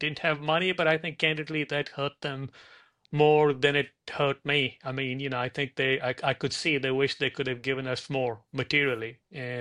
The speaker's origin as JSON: {"language": "English", "region": "Delhi", "country": "India", "tie": "born or raised there", "moved": "as an adult", "said": "I was born in Delhi for the first 21 years of my life."}